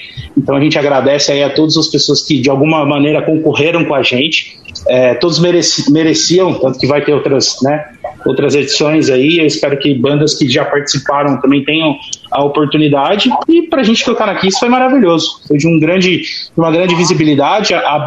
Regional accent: São Paulo, Brazil; Eu sou do interior de São Paulo, então, assim, é um festival mais próximo que tinha da minha região antes de mudar pra São Paulo

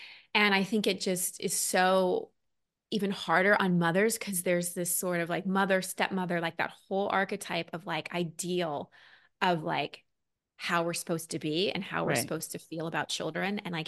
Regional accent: Dallas, Texas, United States; also born or lived in Wisconsin; Number one, when I was three, we moved to Dallas from Wisconsin.

